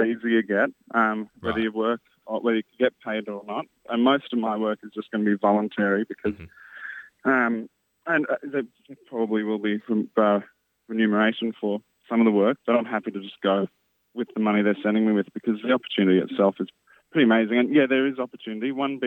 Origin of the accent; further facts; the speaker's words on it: Australia; Well, I don't think they'd let me, being an Aussie.